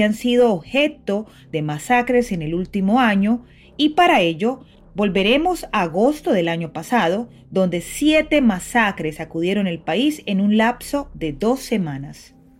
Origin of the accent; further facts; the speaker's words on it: Buenaventura, Valle del Cauca, Colombia; born there; soy periodista afrocolombiana, nací en Buenaventura, Colombia.